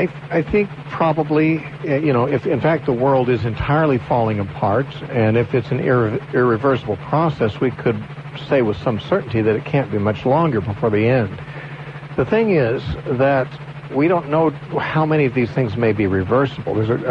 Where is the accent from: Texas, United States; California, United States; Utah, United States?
California, United States; I grew up in Southern California near L.A., and, the smog was terrible.